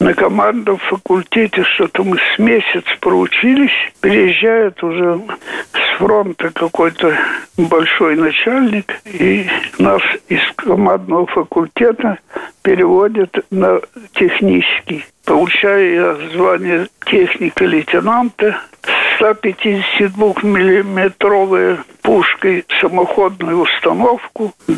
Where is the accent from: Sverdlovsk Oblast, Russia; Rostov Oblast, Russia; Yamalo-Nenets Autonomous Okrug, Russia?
Sverdlovsk Oblast, Russia; Gari; born there; Родился я в Гаринском районе, село Гари, Свердловской области.